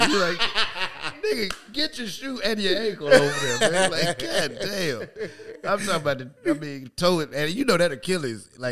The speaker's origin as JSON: {"language": "English", "town": "Chicago", "region": "Illinois", "country": "United States", "said": "no, nigga, I am not from Atlanta. Like, I am from Chicago."}